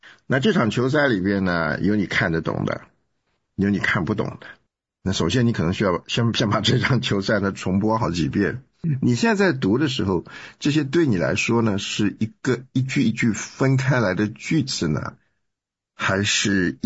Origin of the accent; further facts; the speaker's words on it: China; 我们中国人很坏的一个习惯呢，就是看了一点东西，马上下个结论。